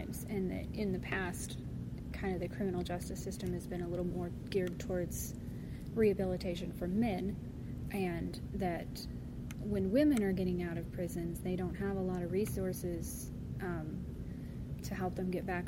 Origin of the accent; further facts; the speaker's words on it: Crawfordsville, Indiana, United States; I grew up here in Crawfordsville. I was born here in the old hospital. I'm 38.